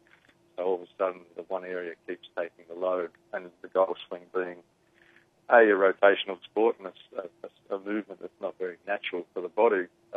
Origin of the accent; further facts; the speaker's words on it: Melbourne, Victoria, Australia; now in United States; I am from Australia, yes, Melbourne.